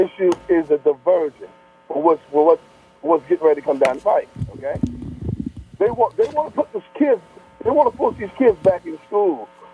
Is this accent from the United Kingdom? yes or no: no; Staten Island, New York, United States; I'm born and raised in Staten Island.